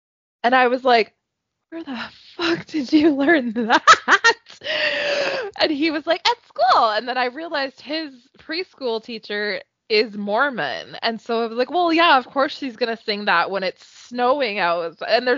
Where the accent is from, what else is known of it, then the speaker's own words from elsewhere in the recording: Canada; I couldn't because I'm a Canadian.